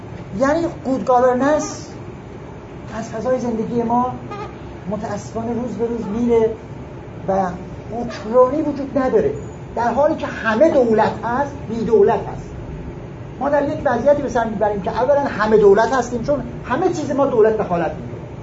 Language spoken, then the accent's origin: Persian; Iran; من شخصا ببخشید به عنوان یک ایرانی